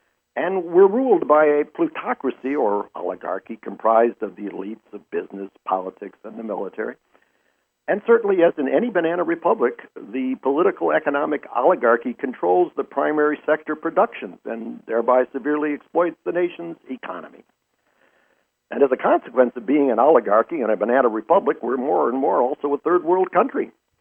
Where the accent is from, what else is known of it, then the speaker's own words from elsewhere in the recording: Detroit, Michigan, United States; you don't have to visit Detroit, my hometown, to find large sections of metropolitan areas